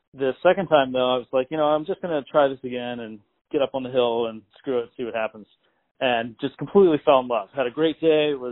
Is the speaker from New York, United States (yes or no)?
no; Dundalk, Maryland, United States; I grew up in Maryland, born in an area called Dundalk. I don't know how familiar you are with Maryland. Kind of like the southeastern corner just outside of Baltimore City.